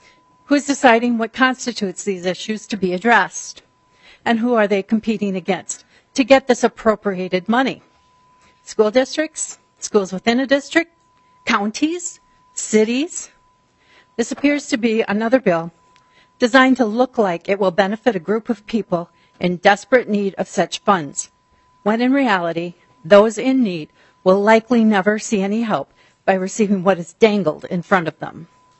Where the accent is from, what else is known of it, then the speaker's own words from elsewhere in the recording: Rochester, Minnesota, United States; I'm from Rochester, Minnesota